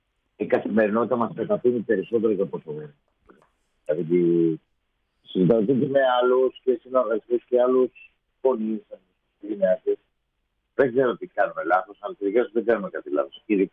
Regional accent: Argos, Peloponnese, Greece; Αλλά το χωριό που έχουν γίνει τα γυρίσματα είναι η Καρδιά Αργολίδος. Και από εκεί κατάγομαι. Εγώ μεγάλωσα στο Άργος.

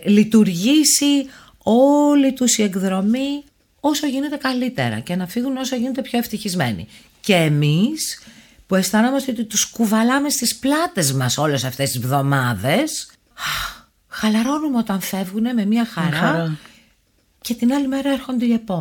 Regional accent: Greece; Αλλά επειδή εγώ είμαι Ελληνίδα και έχω μάθει σε μια άλλη πραγματικότητα, πολλές φορές καταπιέζομαι.

